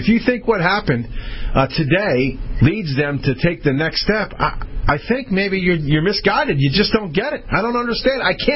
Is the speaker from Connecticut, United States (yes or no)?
yes; Connecticut, United States; because this has to do with my home state here in wonderful Connecticut.